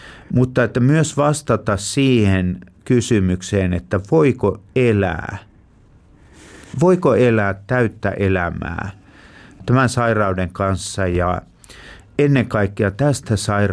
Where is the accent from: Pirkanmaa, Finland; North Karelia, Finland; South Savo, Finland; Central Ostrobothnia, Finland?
Central Ostrobothnia, Finland; Kyllä minä olen keskipohjalainen niin kuin todella syvältä juuriltani. Mun sukujuureni on Vetelissä